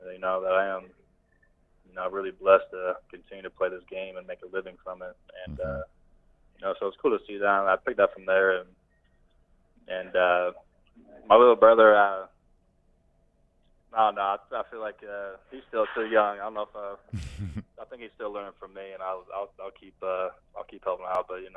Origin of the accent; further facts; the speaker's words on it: Cedar Rapids, Iowa, United States; also born or lived in Minnesota; People because I was born in Minnesota, so on the scoreboards around the stadiums, it kind of says, you're from Minneapolis. I was like, no, I'm from Iowa, Cedar Rapids. It'll always be a part of me, and I love going back home.